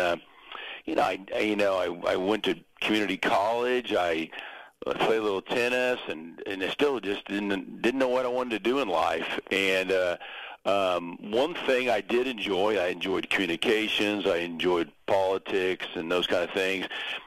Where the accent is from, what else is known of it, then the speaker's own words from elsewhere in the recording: Kansas, United States; growing up in the Pratt Greensburg area, my dad lived in Greensburg